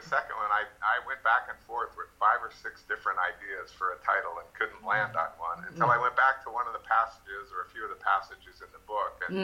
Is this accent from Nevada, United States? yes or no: yes; Reno, Nevada, United States; when I was a 16-year-old kid growing up in Reno, Nevada.